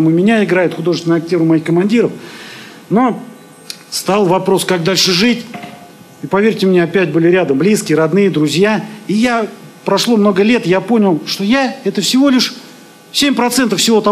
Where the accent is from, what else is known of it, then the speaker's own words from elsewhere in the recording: Krasnokamensk, Zabaykalsky Krai, Russia; also born or lived in Zima / Tovarkovo; в детстве я жил в Краснокаменске, есть такой город монгольско-китайской границы. Потом сознательную жизнь прожил в Калужской области, поселок Товарково.